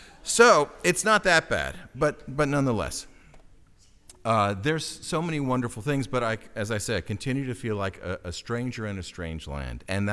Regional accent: East Coast, United States; now in Napa, United States; or when I grew up on the East Coast, this is my country.

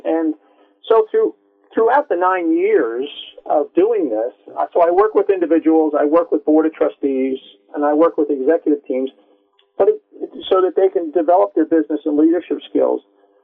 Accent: Bethlehem, Pennsylvania, United States; I'm going to begin at hometown. You know, I was born in Bethlehem, Pennsylvania, and why that was important because, you know, after I graduated from high school, 50% of the guys went to work in the steel mill and 50% went off to college.

